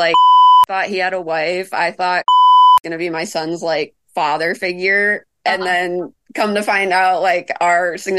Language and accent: English; Midwest, United States; And because I'm from the Midwest and all these city girls are wearing like tube tops and crop tops.